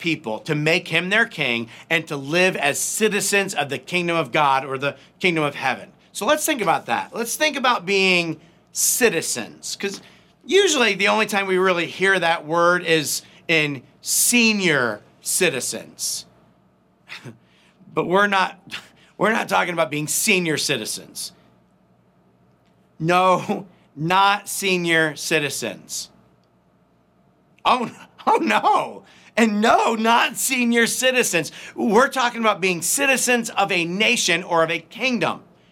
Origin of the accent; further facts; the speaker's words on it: United States; But honestly, it wouldn't have mattered so much because that's not our home. We are from America.